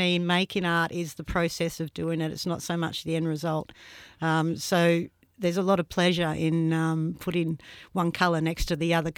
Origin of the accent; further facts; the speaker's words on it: New South Wales, Australia; It's my first exhibition in Sydney, mm-hmm. But no, I've shown in Melbourne and I'm from Northern Rivers, New South Wales